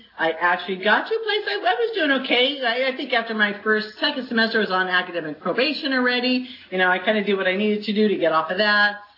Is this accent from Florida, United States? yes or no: no; New York, United States; I moved from New York to San Diego, went to San Diego State, and I thought, oh God, it was like starting over. I didn't know anybody there, right? All my high school people are in New York